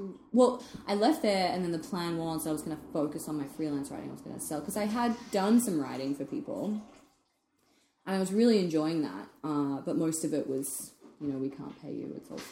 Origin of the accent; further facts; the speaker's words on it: Australia; when I say I come from Australia